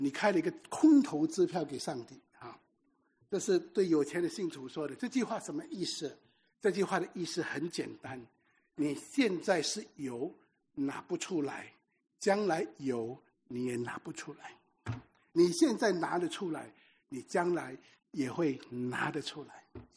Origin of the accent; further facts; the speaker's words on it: Singapore; 新加坡是钱多人善良，我们新加坡人基本上都是善良的。